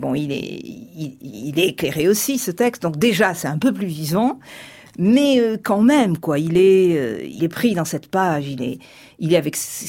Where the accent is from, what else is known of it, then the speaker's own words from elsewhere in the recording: Marseille, Provence-Alpes-Côte d'Azur, France; le côté très tranchant puisque moi je viens de Marseille.